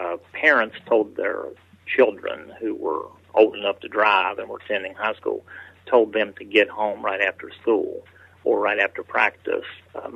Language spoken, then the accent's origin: English; West Virginia, United States; Well, I was born in Mason County in 1950. That's in West Virginia. That's where Point Pleasant is. And when I was in high school, that's when the big Mothman set in down there.